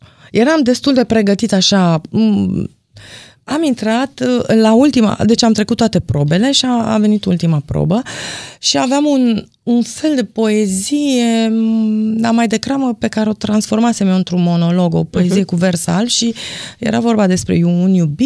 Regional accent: Brașov, Brașov County, Romania; Din Brașov, că aveam și accent.

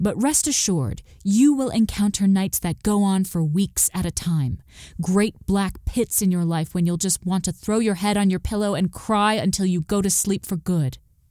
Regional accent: Sawyer, Kansas, United States; Yes, I grew up in St. John's, but for my money, I'd say the majority of my childhood was spent in Sawyer, Kansas.

